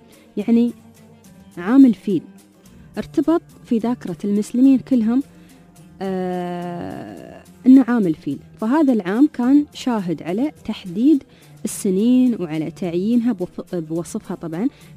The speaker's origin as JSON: {"language": "Arabic", "country": "United Arab Emirates"}